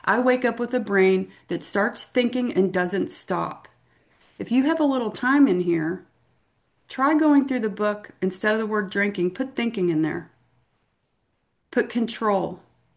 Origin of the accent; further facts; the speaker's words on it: Louisville, Kentucky, United States; I am an alcoholic from Louisville, Kentucky.